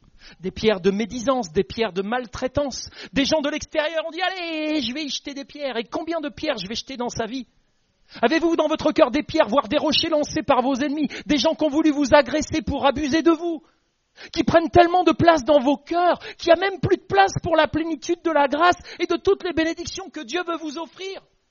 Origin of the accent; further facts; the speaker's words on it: Normandy, France; Moi, je suis issu de la Normandie et en Normandie, on a des marnières.